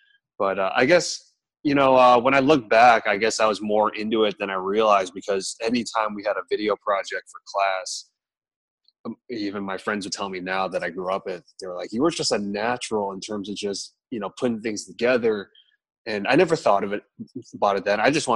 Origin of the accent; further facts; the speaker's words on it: Chicago, Illinois, United States; I grew up in Chicago. So, I mean, that's a very sports heavy town. And I grew up in the 90s, so that's, you know, the Michael Jordan, you know, era.